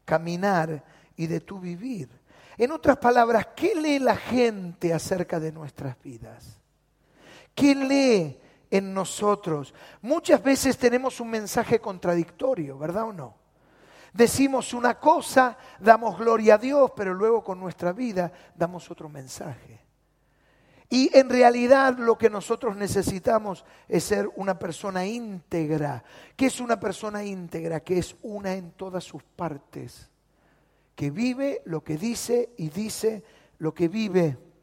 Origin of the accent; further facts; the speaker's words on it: Buenos Aires, Argentina; born there; Yo nací en La Boca, en un conventillo.